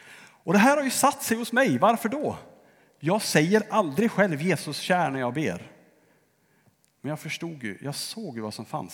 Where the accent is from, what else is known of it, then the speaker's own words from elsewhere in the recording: Örnsköldsvik, Västernorrland County, Sweden; min församling där jag växte upp i Örnsköldsvik.